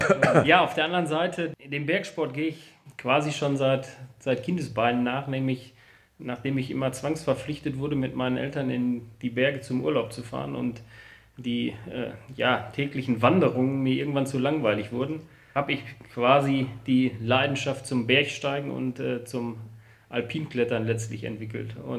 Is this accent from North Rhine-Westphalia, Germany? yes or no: yes; Cologne, North Rhine-Westphalia, Germany; als Kölner